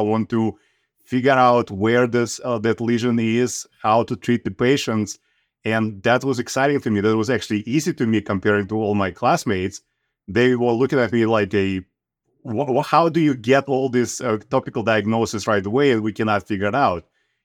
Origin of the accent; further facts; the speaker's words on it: Russia; English is a second language; So I'm from Russia originally